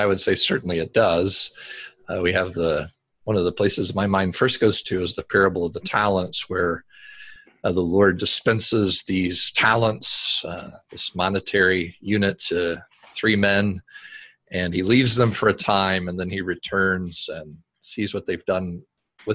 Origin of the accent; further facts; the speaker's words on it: North Carolina, United States; I'm from North Carolina.